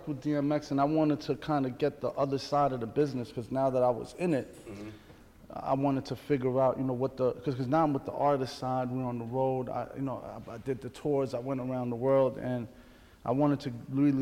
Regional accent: New York City, New York, United States; So I'm from Iran. My parents are from Iran, and I was born in New York City.

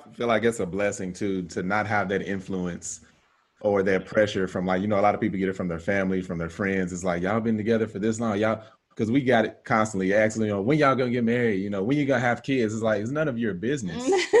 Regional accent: Kentucky, United States; Yeah, I'm born and raised in Kentucky.

